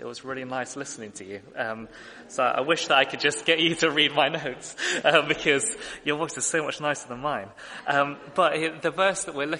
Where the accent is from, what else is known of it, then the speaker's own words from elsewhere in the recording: United Kingdom; I'm very British.